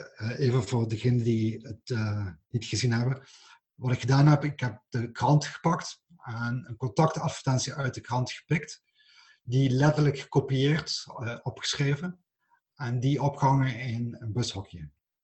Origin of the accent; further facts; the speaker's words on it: Belgium; also born or lived in Amsterdam, Netherlands; ik heb zelf in Amsterdam gestudeerd. En ik heb 7 jaar in Amsterdam gewoond. En 7 jaar lang ben ik van België uitgemaakt.